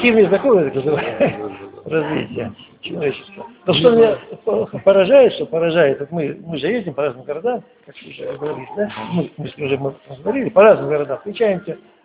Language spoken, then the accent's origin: Russian; Belarus; и в Беларуси, я родом из Беларуси.